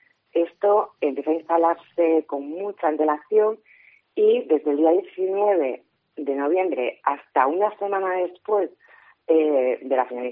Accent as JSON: {"language": "Spanish", "town": "Vigo", "region": "Galicia", "country": "Spain", "tie": "born or raised there", "said": "Yo soy viguesa, tengo 49 años y llevo viviendo 49 años en el centro de Vigo."}